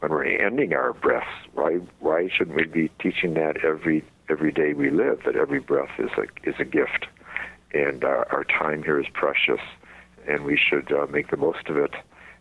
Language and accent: English; Madison, Wisconsin, United States; I was raised in Wisconsin, Madison, Wisconsin, and of course, out there we had four very severe seasons